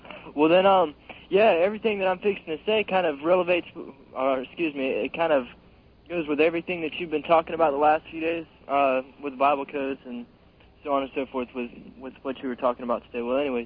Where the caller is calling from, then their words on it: Jacksonville, Florida, United States; I'm calling from Jacksonville in Florida.